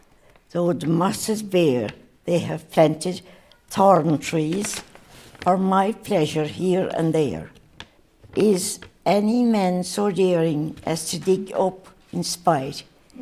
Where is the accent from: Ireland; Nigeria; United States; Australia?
Ireland; Gortaclay, County Kerry; I come from Gortaclay. Mm-hmm. That's near Tralee, 7 miles from Tralee.